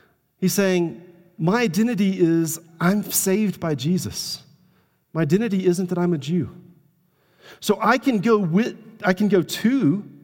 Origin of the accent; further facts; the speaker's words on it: Tuscaloosa, Alabama, United States; I grew up in Tuscaloosa, Alabama, and I grew up with a really defined view of this is how we do things.